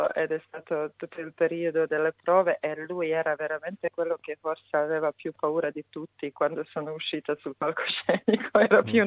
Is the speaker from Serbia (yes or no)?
yes; Serbia; Italian is a second language; now in Italy; E da quel momento io non vivo in Serbia, ma fino al 2001 io ho vissuto in Serbia in un momento abbastanza difficile.